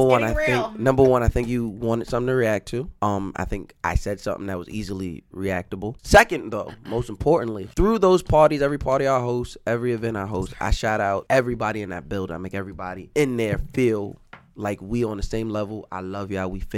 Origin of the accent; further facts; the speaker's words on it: North Babylon, New York, United States; I'm from Long Island, North Babylon.